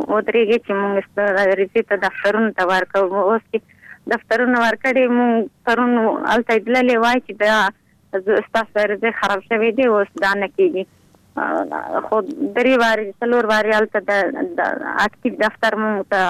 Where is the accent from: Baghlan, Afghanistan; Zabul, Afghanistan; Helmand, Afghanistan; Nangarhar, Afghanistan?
Baghlan, Afghanistan; Tala wa Barfak; مونږ مهاجر یو د ولسوالۍ تالو برخه ده